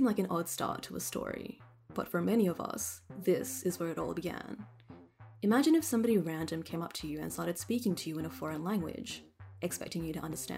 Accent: Australia; But we're Australian, and it's also normal, or it should be normal, to assume that we've never been anywhere else but here.

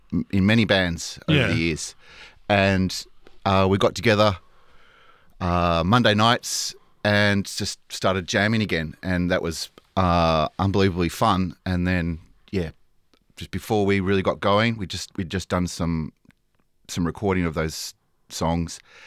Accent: Australian Capital Territory, Australia; He was from Scullin Primary. I was from Hawker Primary. We had a similar family structure with big brothers and big sisters.

